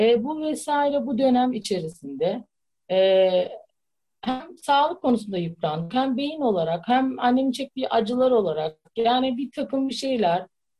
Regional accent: Istanbul, Turkey; 1982 doğumluyum. İstanbul'da doğdum. Doğuma 30, 29 yaşına kadar aynı mahallede kaldım. Orada büyüdüm. 5 çocuklu bir ailenin 3. çocuğuydum.

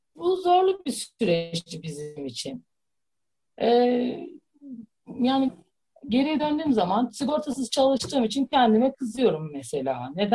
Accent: Istanbul, Turkey; 1982 doğumluyum. İstanbul'da doğdum. Doğuma 30, 29 yaşına kadar aynı mahallede kaldım. Orada büyüdüm. 5 çocuklu bir ailenin 3. çocuğuydum.

